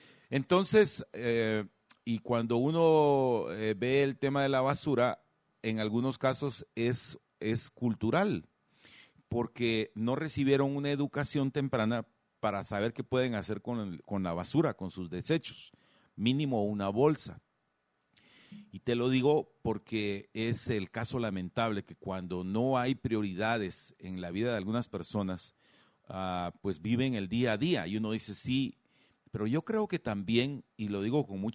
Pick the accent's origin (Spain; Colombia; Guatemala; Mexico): Guatemala; usted y yo como guatemaltecos